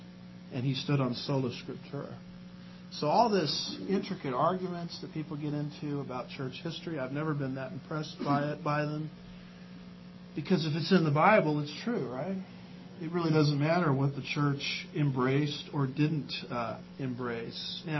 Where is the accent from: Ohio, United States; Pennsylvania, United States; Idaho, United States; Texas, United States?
Texas, United States; Now, I'm from Texas, okay? Arm away.